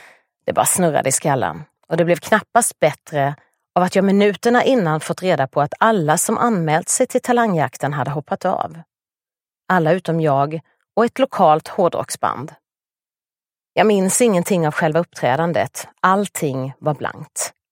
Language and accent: Swedish; Hommantorp, Småland, Sweden; jag växte upp i Hommantorp. En bruksort i de småländska skogarna.